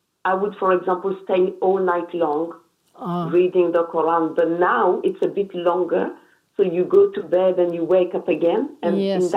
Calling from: Watford, East of England, United Kingdom; I'm calling from Watford.

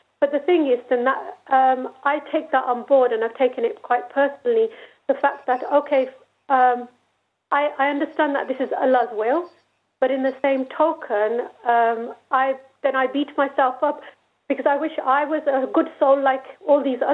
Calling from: Birmingham, West Midlands, United Kingdom; and I'm phoning from Birmingham.

